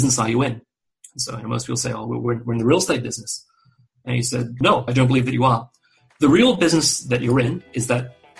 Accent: Australia; also born or lived in Malaysia; was actually born in Malaysia, a predominantly Muslim country, to a Chinese mother and an Indian father. I grew up in Australia and did most of my schooling there. I currently now live in the U.S. and attend a Jewish synagogue.

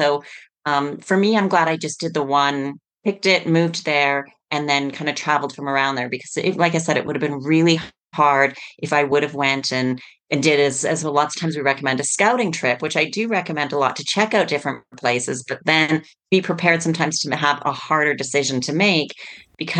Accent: Canada; moved away as an adult; also born or lived in Costa Rica; now in Barcelona, Spain; I'm originally from Canada. Mm-hmm. And when I first left Canada, I actually moved to Costa Rica. And I spent about four or five years in Costa Rica, really enjoyed it, but, you know, it was time for a change, right. And ended up in Barcelona.

